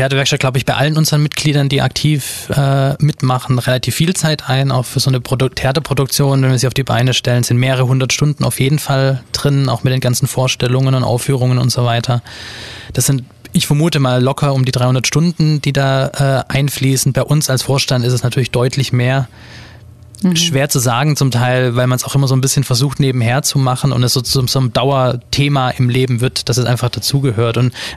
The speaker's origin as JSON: {"language": "German", "town": "Neu-Ulm", "region": "Bavaria", "country": "Germany", "said": "ich komme aus Neu-Ulm"}